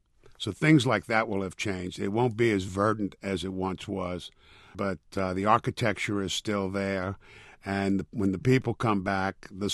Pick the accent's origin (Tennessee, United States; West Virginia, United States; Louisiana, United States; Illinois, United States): Louisiana, United States; New Orleans; This is my hometown.